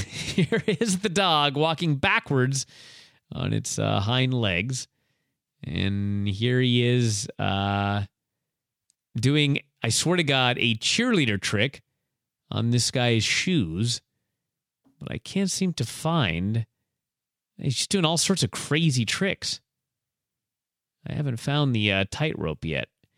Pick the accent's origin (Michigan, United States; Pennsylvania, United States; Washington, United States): Washington, United States; Bothell; Washington, of course, my hometown, or my home state, here in Bothell, Washington.